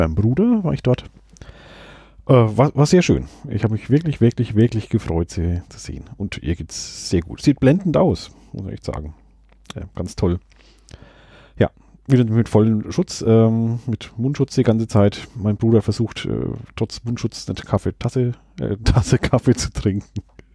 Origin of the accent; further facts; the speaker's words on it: Schweinfurt, Bavaria, Germany; sind in meine alte Heimat Schweinfurt mal gefahren.